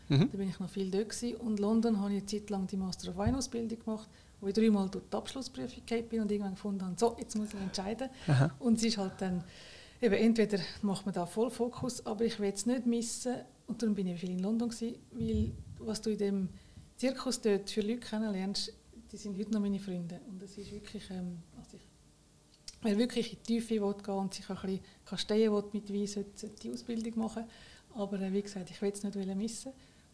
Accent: Switzerland; sind wir Schweizer Weltmeister

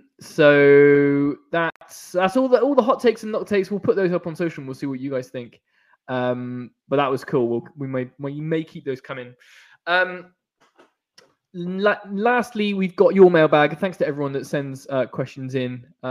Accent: United Kingdom; Obviously, we're two British guys that understand the magic of the cup

